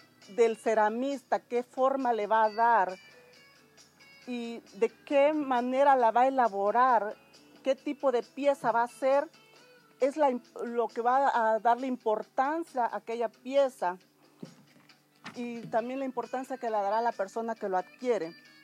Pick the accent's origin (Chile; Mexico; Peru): Mexico; soy mexicana.